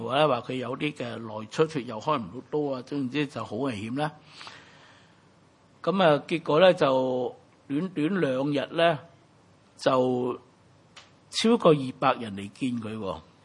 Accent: China; 二月四號就係我哋中國人嘅立春啊

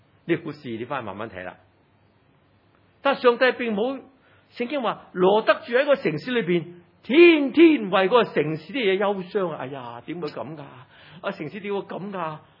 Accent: Hong Kong; 我从小到大在这里长大，我看着这个社会变化，我这里受教育，从事教育工作

